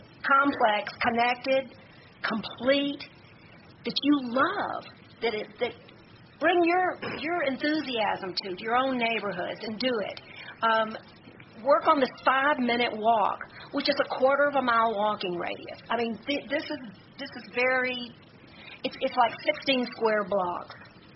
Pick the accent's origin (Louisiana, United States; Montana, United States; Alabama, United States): Louisiana, United States; Monroe; But in my hometown of Monroe, Louisiana, I know I've seen it all.